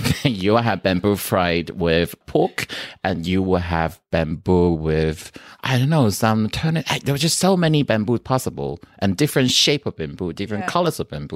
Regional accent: Taipei, Taiwan; I am from Taipei, which is the capital city of Taiwan.

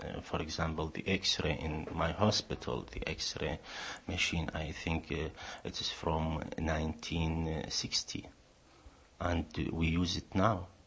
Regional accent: Basra, Basra Governorate, Iraq; I'm from Iraq, from Basra city. I lived there the whole of my life, there in Basra.

